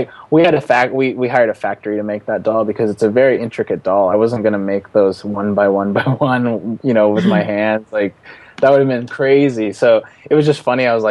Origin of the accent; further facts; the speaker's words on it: Seattle, Washington, United States; We started it here in my hometown of Seattle, Washington